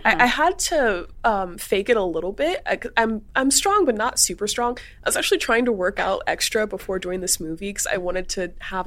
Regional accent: the South, United States; also born or lived in Missouri; I was raised in the South, and then after that, I was a Midwestern wife, so I'd shot some guns before.

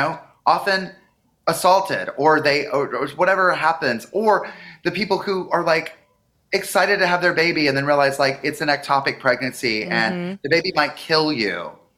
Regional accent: North Carolina, United States; I'm from North Carolina, and when I go back and I have family in South Carolina

